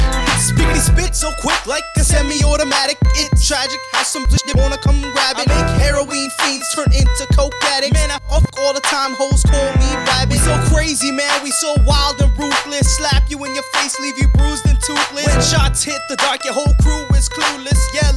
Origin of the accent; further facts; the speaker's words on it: Sri Lanka; I'm from Sri Lanka, and I ain't ashamed of that, man.